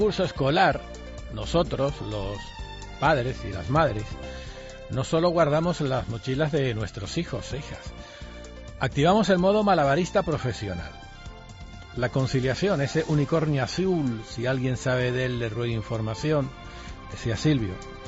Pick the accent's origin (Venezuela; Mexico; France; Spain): Spain; Canary Islands; accent: Canarian; La que con sus instrumentos y nuestro dialecto o variación regional que se llama ahora, pues más profundiza en nosotros. Como aquí en Canarias hay mucha tradición